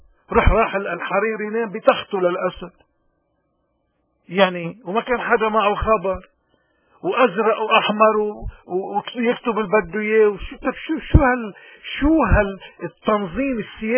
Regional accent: Lebanon; بدنا شوي هيك نسأل حالنا كلبنانيين من دون ما نروح بهالإعلام

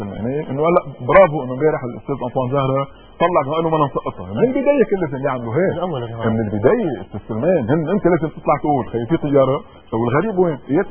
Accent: Lebanon; انا كمواطن لبناني

